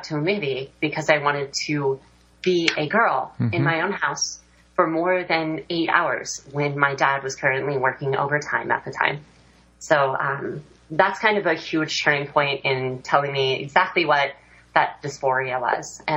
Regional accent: Cheyenne, Wyoming, United States; So growing up in Cheyenne was very interesting. It's a very neutral area.

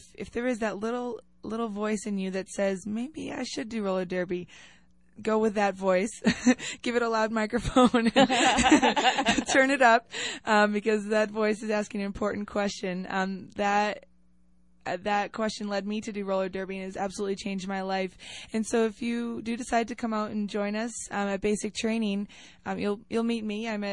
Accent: Massachusetts, United States; I grew up in Massachusetts, north of Boston, went to school in New Hampshire, lived out in Western Mass for 4 years

